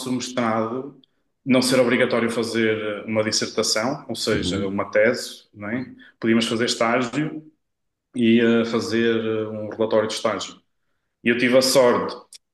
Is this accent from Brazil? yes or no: no; Bragança, Portugal; Vim de Bragança, cheio de ambição